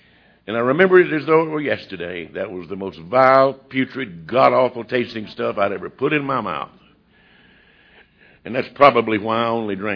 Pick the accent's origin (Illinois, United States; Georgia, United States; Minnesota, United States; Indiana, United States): Georgia, United States; But then I went off 40 miles from my hometown to this little city of Athens, Georgia, to college.